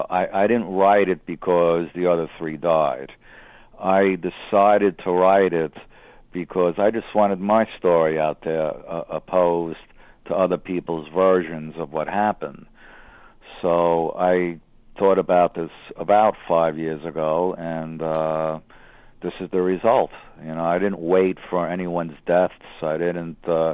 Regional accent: Brooklyn, New York, United States; I'm from Brooklyn. I've seen that so many times when I'm growing up in Brooklyn with some guys I knew and still know.

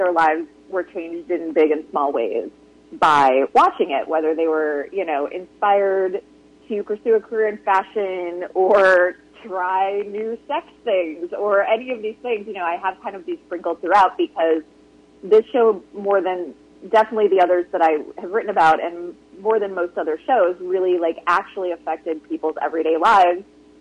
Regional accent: Midwest, United States; I grew up in the Midwest, I was engaged to my college sweetheart

